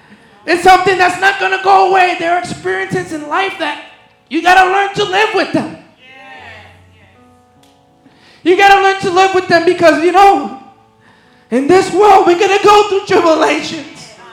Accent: Puerto Rico; I was in my hometown, Puerto Rico, and I was in this traffic light with a friend of mine.

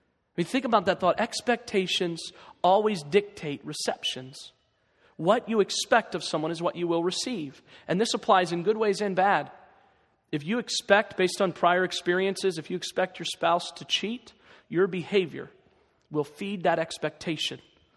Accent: Ohio, United States; now in Schoharie County, United States; I'm from Northwest Ohio. I'm very proud of where I grew up at.

